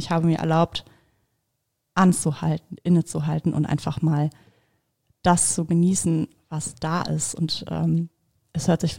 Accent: Bremen, Germany; weil ich bin halt in Bremen geboren und aufgewachsen. Meine Familie lebt da, mein Freund ist

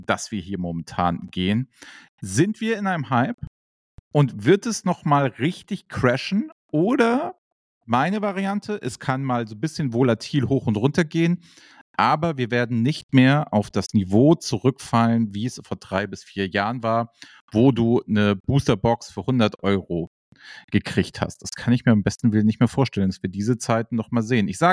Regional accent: Hamburg, Germany; und ich bin ja Hamburger, deswegen habe ich gesagt, ey, wir fahren rüber

